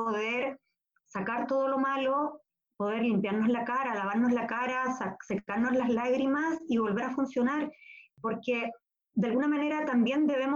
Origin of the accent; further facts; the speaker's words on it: Chile; soy de Chile. Mi apellido es un apellido indígena que significa lugar de cóndores.